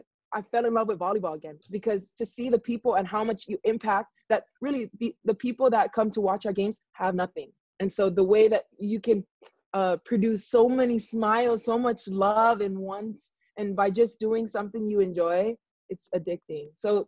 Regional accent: Hawaii, United States; I'm Hawaiian. I'm native Hawaiian. I'm born and raised Hawaii, like, all the way.

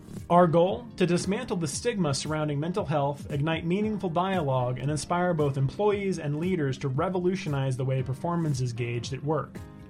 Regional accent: New York, United States; between that New York vibe and like the Colorado vibe that I'm starting to cultivate. But I still think I'm a New Yorker.

